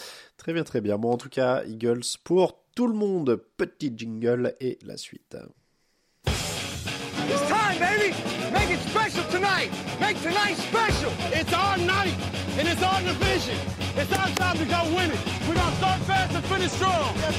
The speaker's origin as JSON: {"language": "French", "country": "France", "said": "Nous sommes français."}